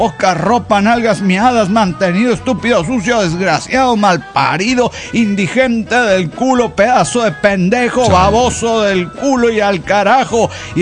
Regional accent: El Paso, Texas, United States; del Paso, Texas.

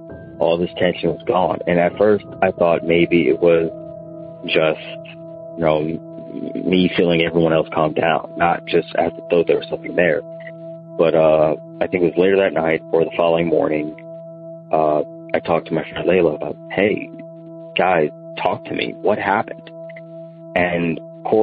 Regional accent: Fort Myers, Florida, United States; also born or lived in Canton, Ohio; Hey, Brewskis … I'm from Fort Myers, Florida

